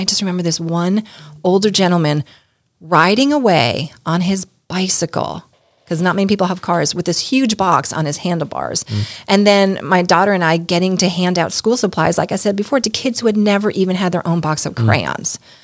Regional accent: New York, United States; And, you know, like I said, I'm from New York, right?

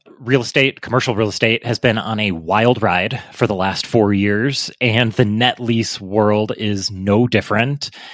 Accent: Illinois, United States; I'm from Illinois, and so whenever I find a fellow Midwesterner, like to find out where they're from.

